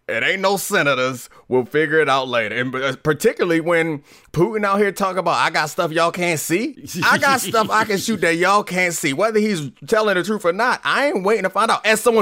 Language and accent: English; Baltimore, Maryland, United States; But I grew up in Baltimore in a time where one of our many state slogans was the city that reads.